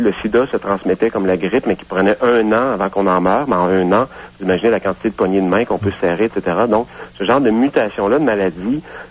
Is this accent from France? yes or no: no; Quebec, Canada; moi, je suis en Abitibi depuis quelques jours, déjà. Oui. Et puis, parce que j'habite pas en Abitibi, mais je suis originaire d'Abitibi. Je suis en visite chez ma famille.